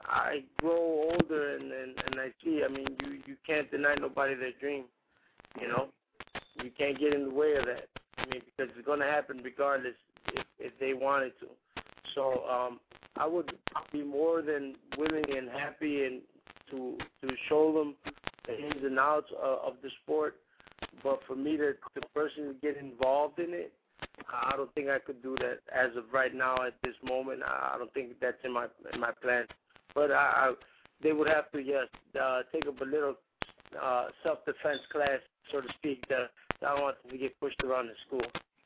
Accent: Chicago, Illinois, United States; And I mean, we're from Chicago, man. We can take a good butt whooping and give one out too.

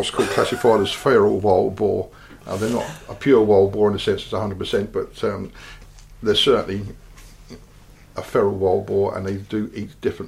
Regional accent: Whitstable, South East England, United Kingdom; Mainly, our main one now is Whitstable, which is my hometown.

